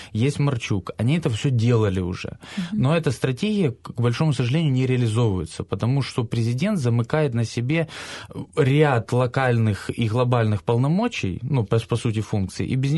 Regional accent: Donetsk, Donetsk Oblast, Ukraine; Я как дончанин, коренной дончанин

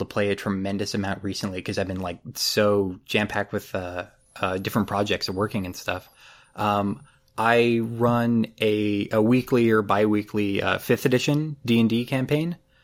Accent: Canada; the important takeaway is that I'm Canadian

